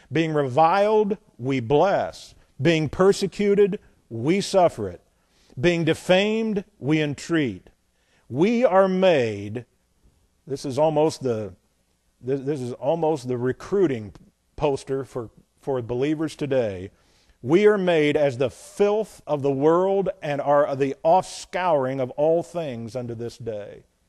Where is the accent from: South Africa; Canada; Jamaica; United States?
United States; Indiana; when I come from Indiana